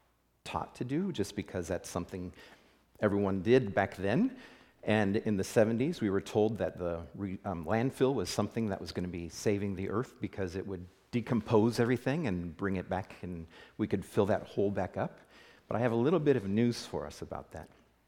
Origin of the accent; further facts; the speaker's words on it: West Des Moines, Iowa, United States; I'm from West Des Moines, Iowa. I live there with my wife and two boys.